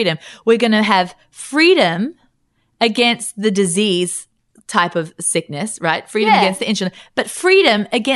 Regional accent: Australia; So when we're saying party, we shorten everything because we're from Australia.

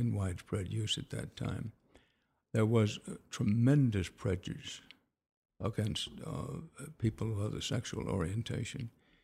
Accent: Houston, Texas, United States; I was born in Wharton, growing up in Houston

